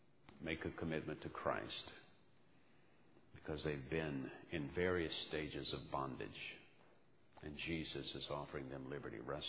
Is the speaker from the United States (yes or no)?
yes; United States; I am an American. I expect to die red, white, and blue.